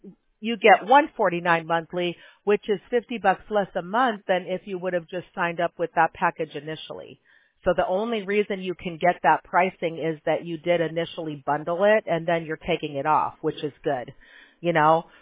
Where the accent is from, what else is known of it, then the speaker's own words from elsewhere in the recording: Midwest, United States; I grew up in the Midwest.